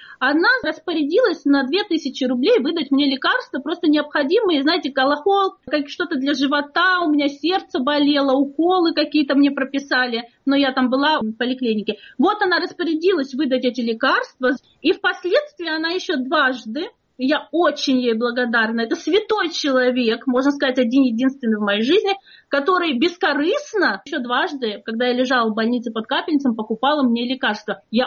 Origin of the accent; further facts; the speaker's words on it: Caucasus, Russia; я воспитывалась на Кавказе. Это все-таки определенная область и край. Это не вся Россия.